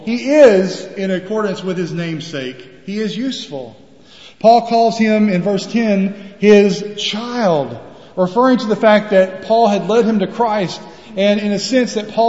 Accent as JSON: {"language": "English", "region": "Arkansas", "country": "United States", "tie": "born or raised there", "said": "When I was growing up in America, in Arkansas, every adult male, you would always address them as brother first name. It's just the way I grew up."}